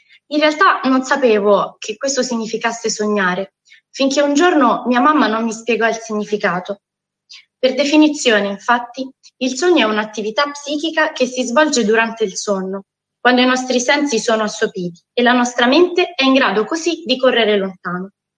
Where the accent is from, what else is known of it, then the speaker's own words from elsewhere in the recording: Abruzzo, Italy; born there; sono nata in Abruzzo circa 9.125 giorni fa. Sono figlia dell'inverno, dato che venne alla luce il giorno 3 di gennaio.